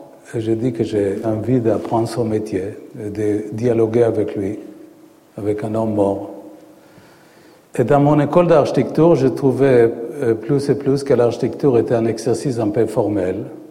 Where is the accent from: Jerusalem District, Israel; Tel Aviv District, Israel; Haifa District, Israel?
Haifa District, Israel; Moi, j'ai grandi sur le Mont Carmel.